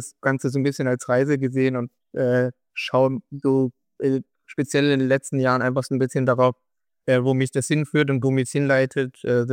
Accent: Hannover, Lower Saxony, Germany; Ich komme ja auch aus Hannover, habe da mein Leben lang verbracht

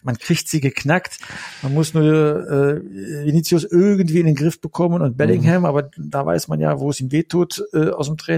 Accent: Aachen, North Rhine-Westphalia, Germany; Und das muss ich sogar als Aachener dann zugeben, dass die Kölner das ganz gut hinkriegen.

